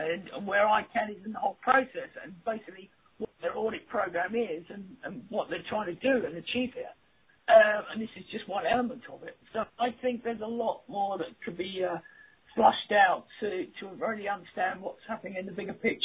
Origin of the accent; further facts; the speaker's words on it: England, United Kingdom; Maybe it's because I'm English